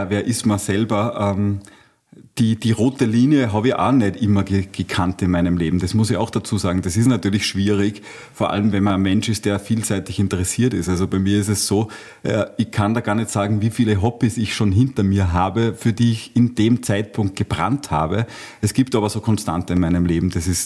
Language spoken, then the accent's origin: German; Salzburg, Austria; Naja, als Salzburger musst du das hören, natürlich hören.